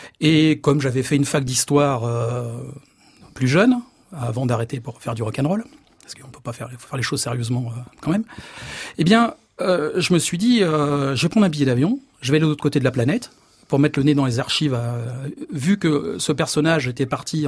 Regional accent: Paris, Île-de-France, France; born there; Je suis né à Paris, mais le village d'origine de mon père se situe juste à côté.

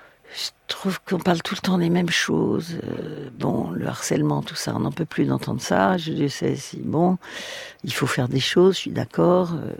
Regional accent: Versailles, Île-de-France, France; born there; Je suis née à Versailles.

